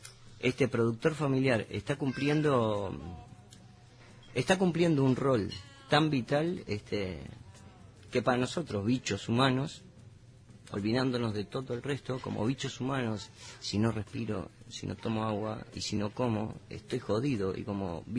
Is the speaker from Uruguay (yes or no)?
yes; Montevideo, Uruguay; now in Canelones, Uruguay; soy de Canelones, estoy en Canelones viviendo, soy de Montevideo, estoy en Canelones, en la zona de Sauce